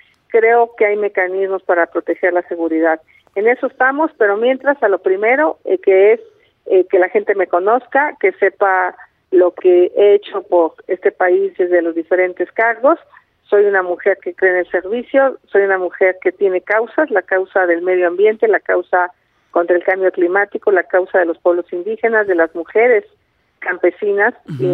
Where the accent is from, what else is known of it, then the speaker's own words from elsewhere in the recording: Hidalgo, Mexico; más allá de dónde nací y dónde crecí, que nací en el Valle del Mezquital, en el estado de Hidalgo